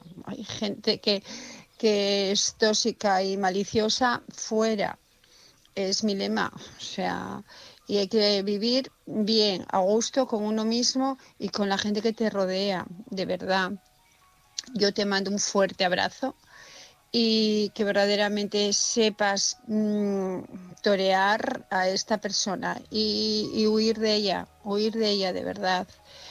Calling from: Asturias, Spain; de Asturias, buenas noches a todos

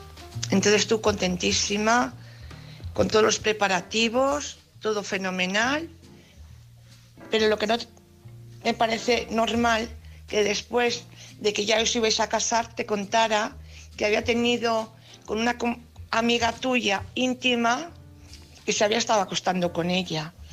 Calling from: Valladolid, Castile and León, Spain; de Valladolid.

